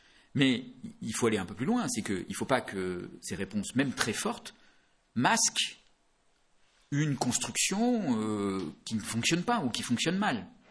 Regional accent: France; en fait, on est français, mais on est aussi un peu européen.

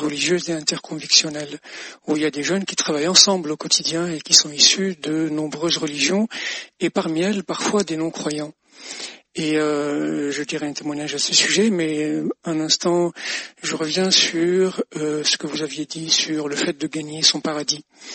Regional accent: Casablanca, Casablanca-Settat, Morocco; moved away as an adult; now in France; je viens de Casablanca et au moment où je suis arrivé en France pour mon doctorat, je suis venu avec mes bagages, mes livres, mes affaires.

